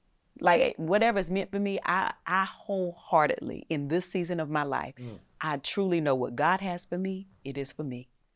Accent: Eden, North Carolina, United States; I'm enough just as I am from Eden, North Carolina.

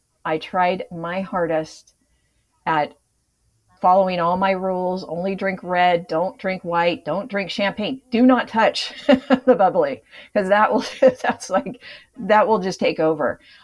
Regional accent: Long Beach, California, United States; I mean, I grew up in Long Beach, California. It was a very close knit community.

